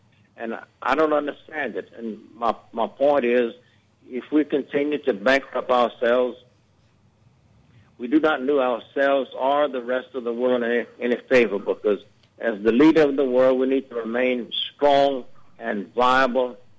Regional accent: Louisiana, United States; Johnson, of course, is from Texas. I'm from Louisiana.

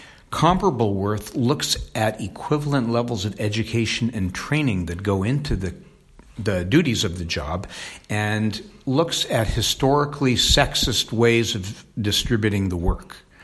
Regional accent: Los Angeles, California, United States; Growing up in Los Angeles, Local 47

